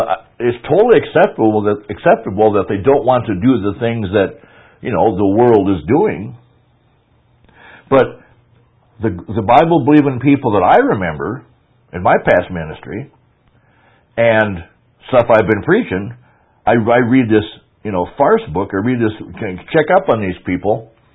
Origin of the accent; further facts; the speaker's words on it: Kadoka, South Dakota, United States; Maybe just because I'm from Kadoka